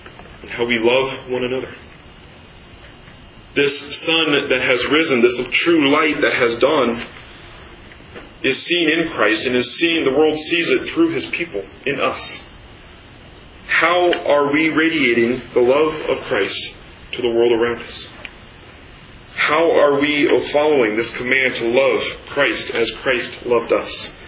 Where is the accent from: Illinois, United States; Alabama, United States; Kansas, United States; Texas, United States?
Kansas, United States; Shawnee; there's one man in the church I grew up in Shawnee, Kansas.